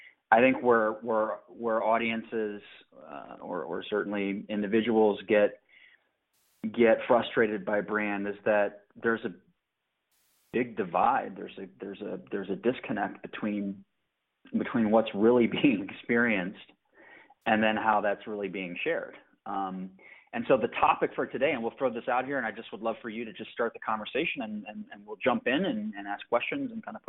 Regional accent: Chicago, Illinois, United States; a really awesome marketing firm out of my hometown, Chicago, called the Pepper Group. Tim and I have run in similar circles here in the Chicagoland area.

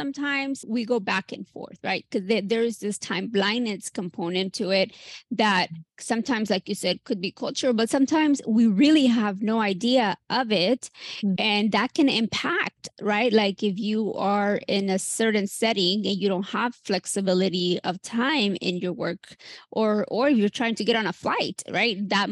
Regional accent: United States; Like, you know, I'm Mexican American, and like, I didn't get diagnosed till I was, you know, in my first year of med school

